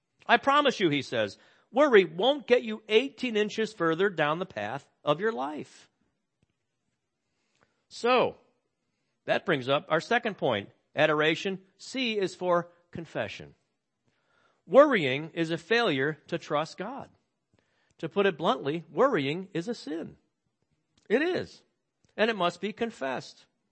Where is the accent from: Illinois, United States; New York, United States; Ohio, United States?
Illinois, United States; Chicago; now in Washington, United States; See, I'm from Chicago, and a little bit of snow does not bother me at all.